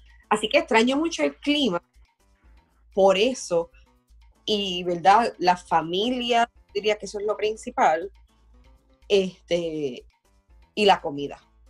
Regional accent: Puerto Rico; moved away; yo cuando salí de Puerto Rico no salí con la idea de ser permanente. Todavía yo no proceso que es permanente.

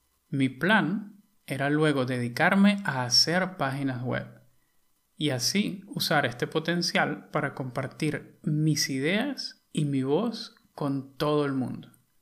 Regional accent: Venezuela; el ron producido en Venezuela, mi país natal, es considerado uno de los mejores del mundo.

